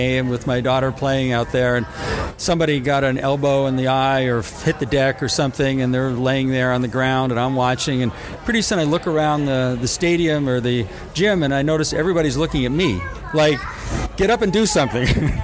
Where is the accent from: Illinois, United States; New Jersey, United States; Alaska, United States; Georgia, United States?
New Jersey, United States; accent: New Jersey; I grew up in New Jersey, and so people sometimes can detect a little bit of a New Jersey accent, you know, when I start talking